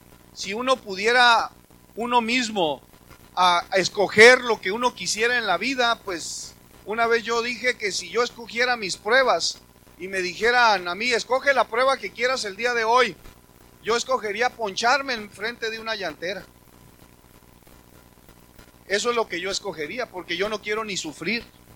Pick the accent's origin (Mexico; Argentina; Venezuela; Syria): Mexico; qué tan desconfiados somos los mexicanos